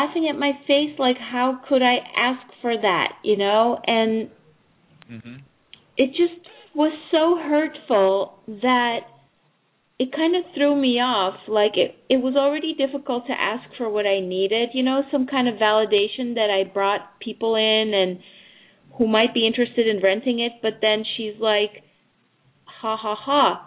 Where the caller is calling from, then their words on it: Manhattan, New York, United States; Manhattan.